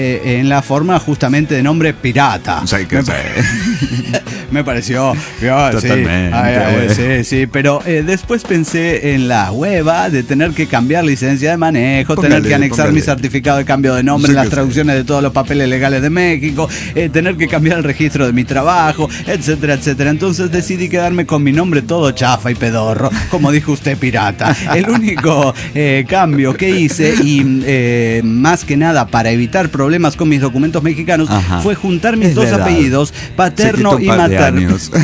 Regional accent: Georgia; moved away; yo salí de Georgia en la Unión de Repúblicas Socialistas Soviéticas. Éramos ni televisión teníamos.

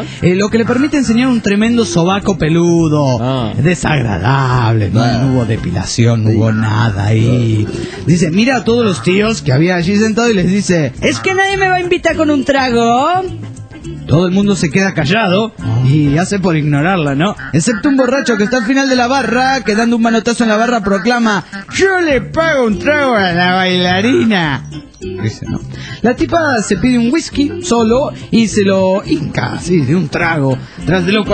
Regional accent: Argentina; Hola, soy de Argentina

